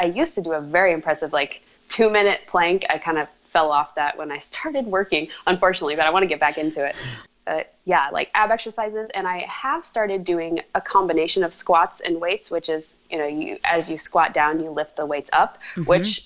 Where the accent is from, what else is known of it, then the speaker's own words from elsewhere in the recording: Nebraska, United States; now in Minneapolis, United States; Sort of. I was from Nebraska. Now I'm in Minneapolis.